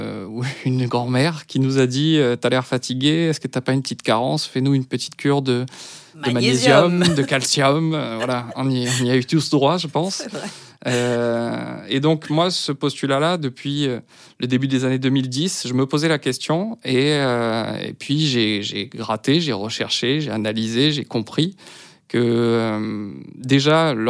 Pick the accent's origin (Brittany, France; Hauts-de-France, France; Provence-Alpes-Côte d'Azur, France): Provence-Alpes-Côte d'Azur, France; Aix-en-Provence; je ne suis pas originaire de Paris déjà. Je suis un provincial, je viens d'Aix-en-Provence.